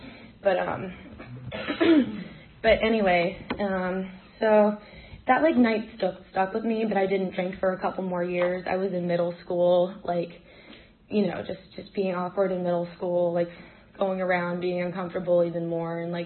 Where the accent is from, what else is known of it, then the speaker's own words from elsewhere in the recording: Falls Church, Virginia, United States; Yeah, I grew up in Falls Church, Virginia, and to a really nice family.